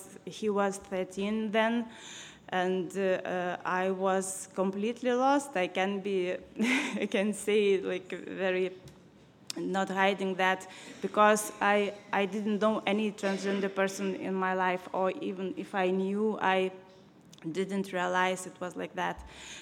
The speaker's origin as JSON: {"language": "English", "country": "Lithuania", "second_language": "English", "said": "from Lithuania"}